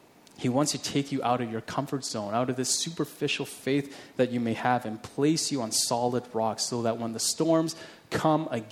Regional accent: Vancouver, British Columbia, Canada; where I grew up in Vancouver. It's a ring of fire. We're always in constant danger of earthquakes.

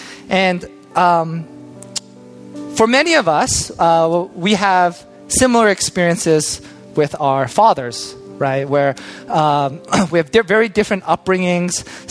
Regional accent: Toronto, Ontario, Canada; for my childhood growing up, I grew up in Toronto, so I had a Western education

